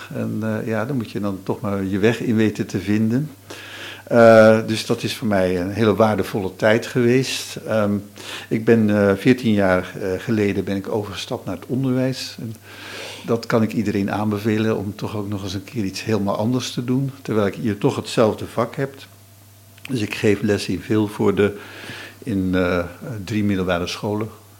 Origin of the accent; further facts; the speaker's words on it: the north, Netherlands; ik heb een accentje, dat is al duidelijk direct te merken. Ik probeer trouwens soms wel eens een beetje wat meer Vlaams te spreken. Maar ik kom inderdaad uit het noorden. Ik ben ook protestant.